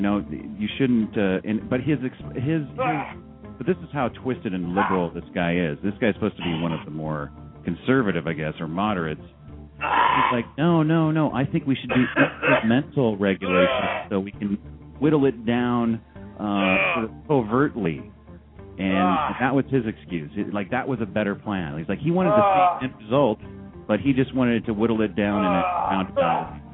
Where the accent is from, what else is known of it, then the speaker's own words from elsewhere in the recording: San Jose, California, United States; in my hometown where I grew up, San Jose